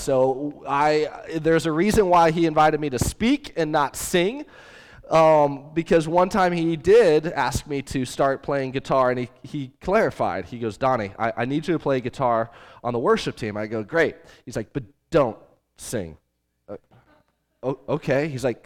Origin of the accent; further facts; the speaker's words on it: Springfield, Missouri, United States; We are from Springfield, Missouri.